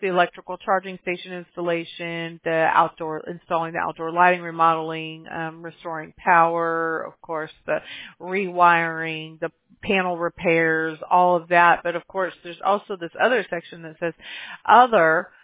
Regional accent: Mobile, Alabama, United States; born there; and I was born in Mobile, Alabama, so I'm familiar with the South and how things work

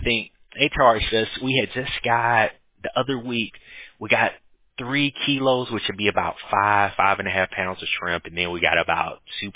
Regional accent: Washington, District of Columbia, United States; I'm originally from Washington, D.C., so I'll always be a Redskins or, you know, Washington Commanders fan.

